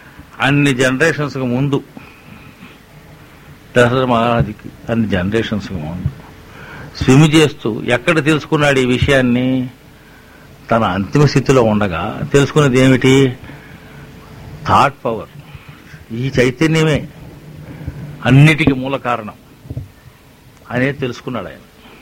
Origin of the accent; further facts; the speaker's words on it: Tirupati, Andhra Pradesh, India; ఇప్పుడు సాధారణంగా మనం తీసుకుంటే మా ఊరు తిరుపతికి పోతే కనీసం రోజుకు 100,000 మంది వస్తుంటారట.